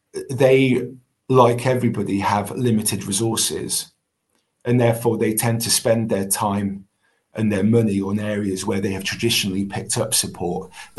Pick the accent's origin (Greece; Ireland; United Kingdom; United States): United Kingdom; Sowerby, Yorkshire and the Humber; Now, I'm from Thirsk. I'm from a village called Sowerby, just outside Thirsk. And that village is now completely unrecognisable to the one that I grew up in.